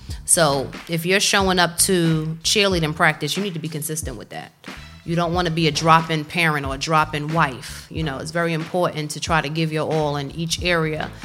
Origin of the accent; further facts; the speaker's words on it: New York, United States; I started in Virginia when I first started in law enforcement, so they weren't used to Puerto Ricans from New York coming and giving, you know, demands on what to do.